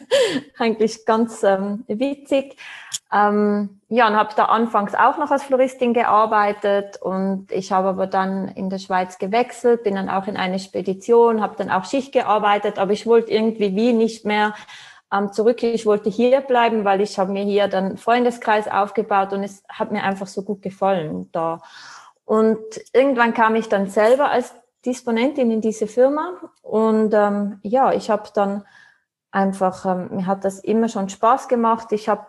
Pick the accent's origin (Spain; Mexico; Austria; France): Austria; Tyrol; born or raised there